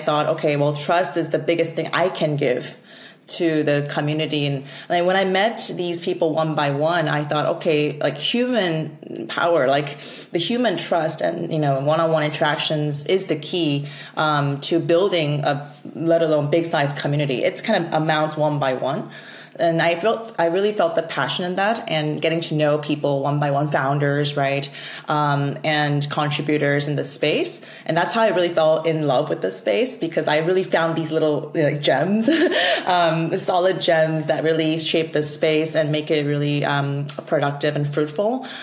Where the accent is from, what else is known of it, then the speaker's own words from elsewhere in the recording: South Korea; now in United States; So I was born in Korea. So I'm more of a, and I was born and raised more in Korea. I think in terms of the years, I would define myself as just Korean, but people say I'm an Americanized Korean whatsoever.